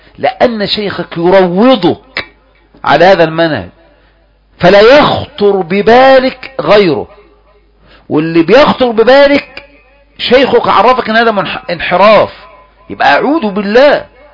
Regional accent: Egypt; عندنا في مصر

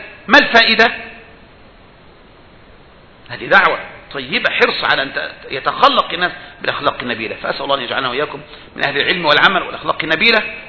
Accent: Egypt; الشيخ ربيع المدخلي مش عندنا في مصر

